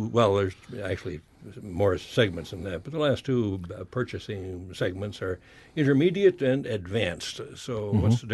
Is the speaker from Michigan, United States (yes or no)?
no; Minnesota, United States; Because I grew up in Minnesota where it was cold, and my main goal was to stay warm for the most part.